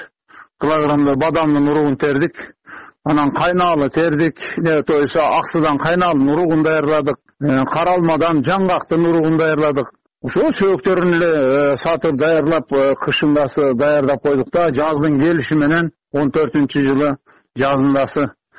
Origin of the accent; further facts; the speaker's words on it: Karaguja, Jalal-Abad Region, Kyrgyzstan; Өзүм туулуп өскөн жакка, Карагужага, өзү Жалал Абадта турам да.